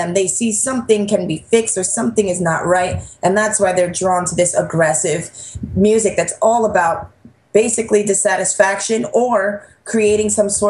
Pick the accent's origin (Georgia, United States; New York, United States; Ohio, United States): New York, United States; I think basically, you know, just growing up in New York, it was kind of inevitable because everyone in your neighborhood, like, we all liked different music.